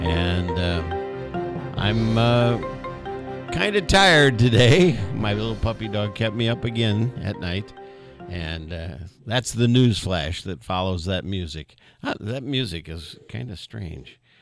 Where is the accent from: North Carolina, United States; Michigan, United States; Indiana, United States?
Indiana, United States; Crawfordsville; I was born in Indianapolis, and I know where the church is that Dad was the minister, but I was only there for a year, so I don't remember much about that. And then his assignment was Crawfordsville, Indiana